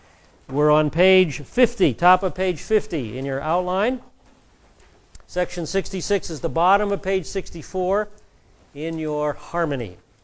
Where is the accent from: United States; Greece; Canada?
United States; Pacific Northwest; now in Southern California, United States; I'm a transplant from the Northwest, and this is a very different culture from the Northwest.